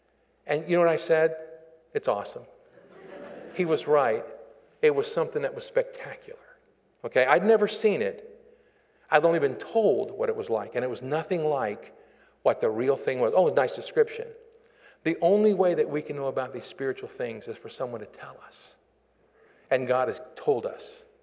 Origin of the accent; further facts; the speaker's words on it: Florida, United States; I was born and raised in Florida. And I think that Florida is flatter than North Dakota.